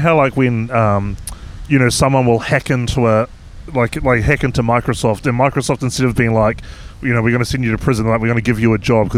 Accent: New Zealand; moved away; So I benefit hugely from moving overseas and stuff. But one of the costs of growing up in New Zealand is that I now have a bunch of cultural references that are absolutely useless.

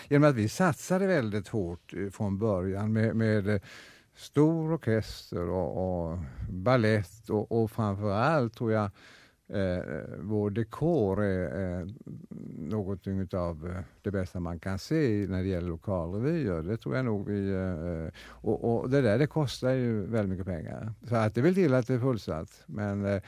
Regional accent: Karlshamn, Blekinge, Sweden; born there; now in Stockholm, Sweden; Jag är född i Karlshamn, ja. Jag är riktig blekinge. Jag är född in i Karlshamns stad. Men jag har ju tyvärr inte bott där i sådär väl. Sammanlagt har jag väl bott i Karlshamn en 13 år

